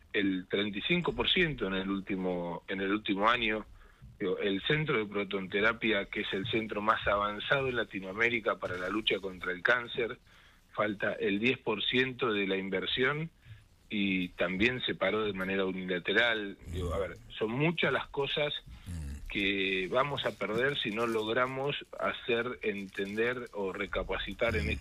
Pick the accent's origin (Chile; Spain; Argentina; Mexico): Argentina; lo que tenemos que hacer nosotros como argentinos, como argentinos